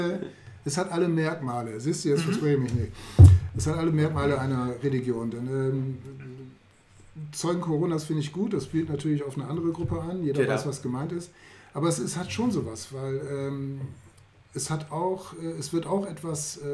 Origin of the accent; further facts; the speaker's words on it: Northern Germany, Germany; ich komme doch aus Norddeutschland, da sind lauter Protestanten.